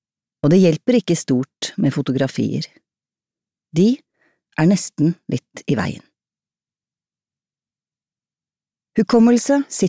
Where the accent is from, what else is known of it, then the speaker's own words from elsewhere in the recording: Rykkinn, Akershus, Norway; hun gikk nedover fortauet på Rykken, der jeg vokste opp